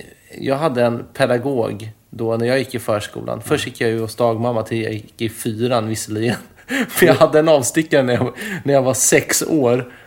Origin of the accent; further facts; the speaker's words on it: Stockholm, Stockholm County, Sweden; För att också i Stockholm, så där jag växte upp, så var förskolegårdarna gigantiska.